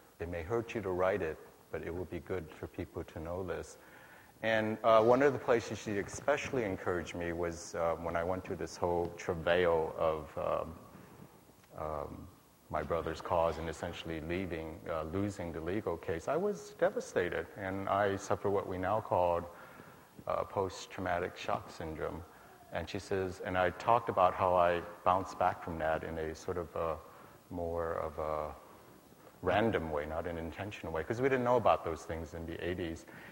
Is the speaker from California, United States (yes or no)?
yes; San Francisco, California, United States; my very interesting life growing up in San Francisco